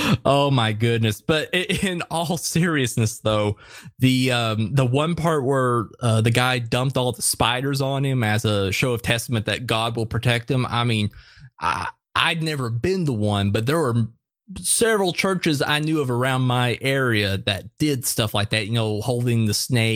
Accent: Tennessee, United States; You know, I grew up in Podunk Nowhere, Tennessee, in the southeast area. So a lot of agriculture. The biggest city is Nashville, and it's, you know, 5 hours away.

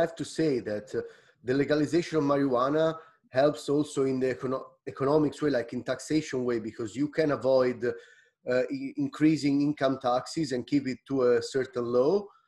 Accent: Italy; now in Canada; I grew up in Italy, and I moved to Canada 6 years ago.

